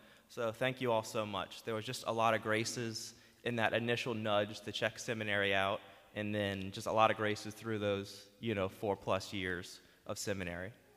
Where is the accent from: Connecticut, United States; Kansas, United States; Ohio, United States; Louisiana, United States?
Louisiana, United States; Metairie; I grew up in Metairie. I went to Jesuit High School, and I graduated there in 2011.